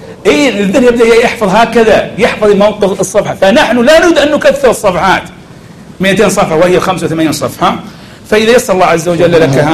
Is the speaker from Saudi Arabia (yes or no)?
yes; Saudi Arabia